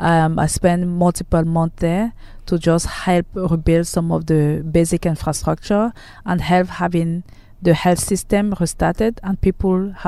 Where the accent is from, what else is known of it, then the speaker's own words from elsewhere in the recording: Cameroon; I'm a native from Cameroon.